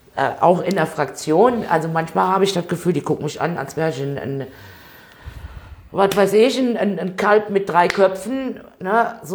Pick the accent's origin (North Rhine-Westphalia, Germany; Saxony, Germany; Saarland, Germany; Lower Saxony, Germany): North Rhine-Westphalia, Germany; ich komme aus NRW